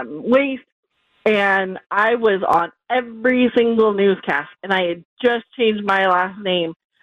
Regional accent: Las Vegas, Nevada, United States; Well, being born and raised in Vegas, I answered the questions exactly how I knew they wanted them to be answered.

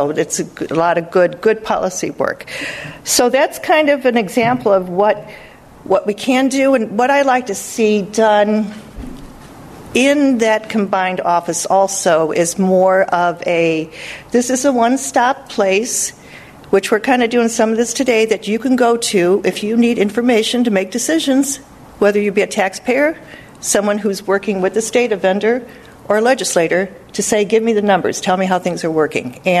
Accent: Indiana, United States; I'm going to use Indiana as an example, because I grew up in Indiana.

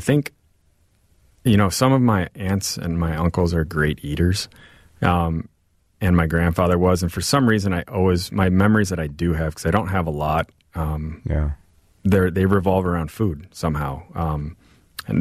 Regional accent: St. Louis, Missouri, United States; also born or lived in Mexico City, Mexico / Mérida, Mexico; Yeah, I was born in Mexico City and shortly after moved to Mérida, Yucatan, where my family's from. Lived there till I was about five or six. And then my father got a job in St. Louis, Missouri, and moved my mom and my brother to St. Louis. So I grew up in St. Louis.

